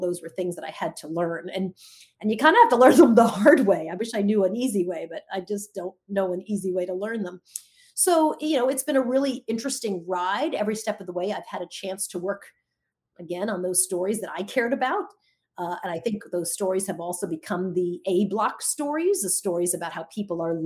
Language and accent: English; Long Island, New York, United States; I grew up in Long Island. My mom was a teacher. My dad was a professor in Long Island.